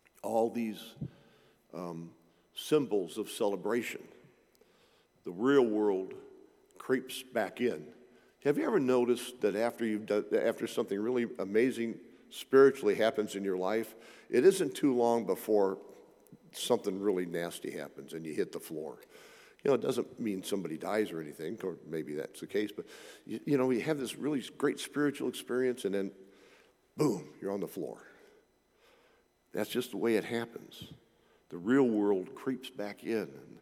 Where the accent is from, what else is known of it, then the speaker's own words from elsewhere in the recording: Peoria, Illinois, United States; I grew up in Peoria. Now, in downtown Peoria, back in the old days, there was Bergner's on this side and there was Carson Peary Scott on this side